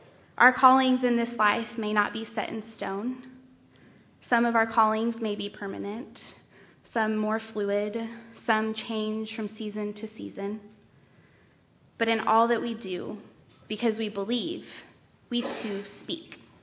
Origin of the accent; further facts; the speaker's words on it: Las Vegas, Nevada, United States; a showy pregame intro for my hometown hockey team that screams Vegas to its very core